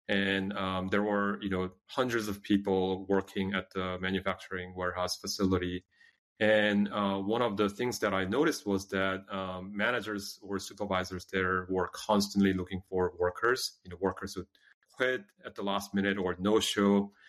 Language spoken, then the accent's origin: English; South Korea; English is a second language; now in United States; But I'm originally from South Korea. I came to the States in the early 90s by myself, didn't speak the language, didn't know anyone.